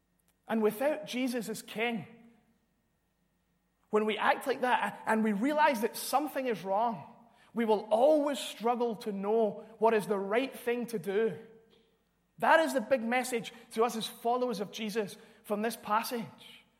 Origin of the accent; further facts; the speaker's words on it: Glasgow, Scotland, United Kingdom; when we were growing up in Glasgow